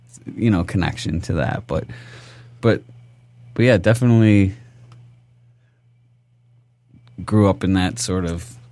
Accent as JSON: {"language": "English", "town": "Plymouth", "region": "Michigan", "country": "United States", "tie": "born or raised there", "also_born_or_lived": "Livonia", "said": "I was there till I was 5 years old, and at the ripe old age of five, I moved to Plymouth, which is the town next door."}